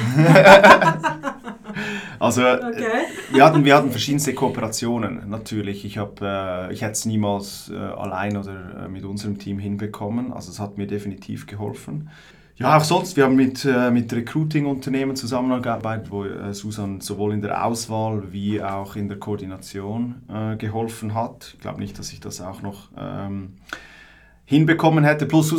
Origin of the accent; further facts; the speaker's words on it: Glarus, Switzerland; ich komme aus Glarus ursprünglich, also ein kleines Dorf irgendwo in der Schweiz.